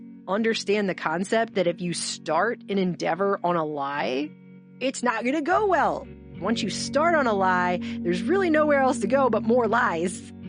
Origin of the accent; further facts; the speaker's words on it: United States; I think it's so bizarre that as an American, I can throw a rock in almost any direction.